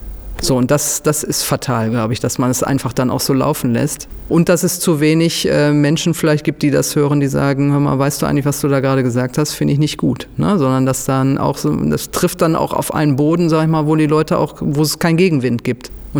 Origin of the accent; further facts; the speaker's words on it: Duisburg, North Rhine-Westphalia, Germany; also ich komme aus Duisburg